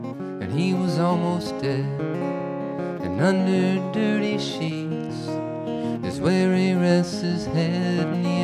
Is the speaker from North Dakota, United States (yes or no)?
no; New Mexico, United States; I grew up in New Mexico, so it's about a town in called Bernalillo and an experience I had there.